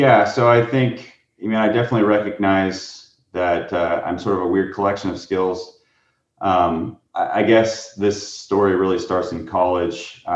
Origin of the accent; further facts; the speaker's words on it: Florida, United States; You know, I'm from Florida, so.